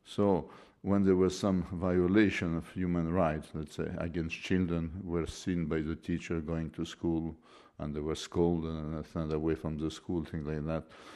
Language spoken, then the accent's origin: English; Vilnius, Vilnius County, Lithuania; I am from Vilnius